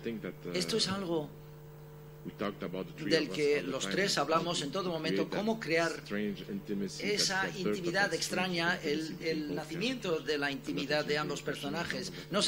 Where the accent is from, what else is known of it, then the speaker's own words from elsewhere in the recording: Canada; Como canadienses tenemos una responsabilidad